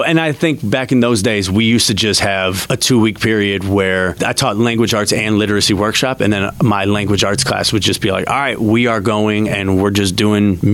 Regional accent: Kenosha, Wisconsin, United States; I grew up in Kenosha, Wisconsin.

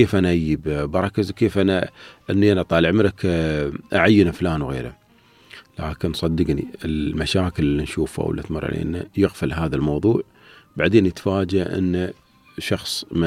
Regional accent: United Arab Emirates; عندنا نحن منتجات إماراتية

